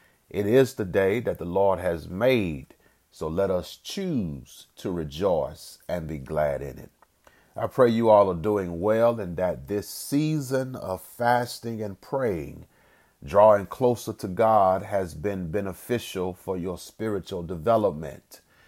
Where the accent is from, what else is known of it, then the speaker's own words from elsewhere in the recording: Birmingham, Alabama, United States; I'm from Birmingham, so I'm familiar with Vulcan.